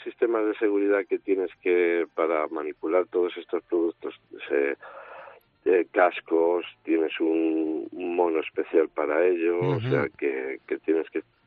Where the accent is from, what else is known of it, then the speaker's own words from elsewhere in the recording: Tudela de Duero, Castile and León, Spain; Yo soy de Tudela de Duero, que te invito, sí.